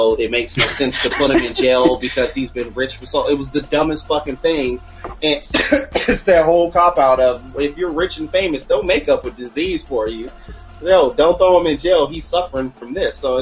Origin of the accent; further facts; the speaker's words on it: United States; and I can always tell as an American when something is happening in the other part of the world